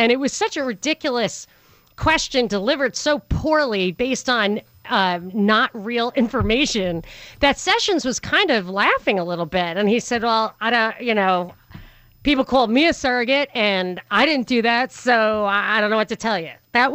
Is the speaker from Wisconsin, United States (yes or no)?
no; New York, United States; So I thought that was hilarious because I'm from New York.